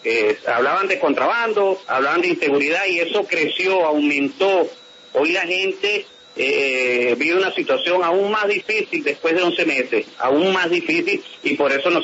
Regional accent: Venezuela; momento difícil que estamos viviendo hoy los venezolanos

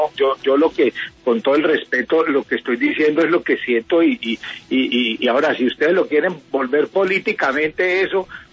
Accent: Colombia

